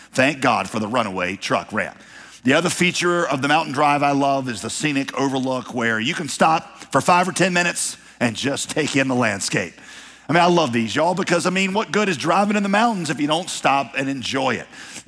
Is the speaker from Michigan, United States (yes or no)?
no; West Virginia, United States; I am from West Virginia, after all, so